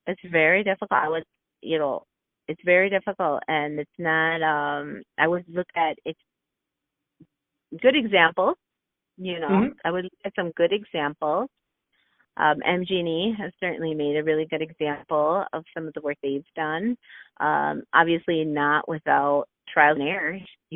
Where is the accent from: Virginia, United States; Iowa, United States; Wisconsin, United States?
Wisconsin, United States; because I'm from Wisconsin, I get that. But at the same, we're all very uncomfortable in Wisconsin talking about anything like